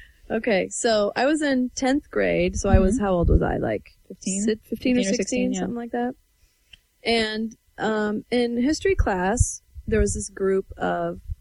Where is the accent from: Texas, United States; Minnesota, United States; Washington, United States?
Washington, United States; Everson; So up in Washington State, you know, it gets pretty snowy. I'm from Northwest Washington. This was Nooksack Valley High School, in Everson, Washington.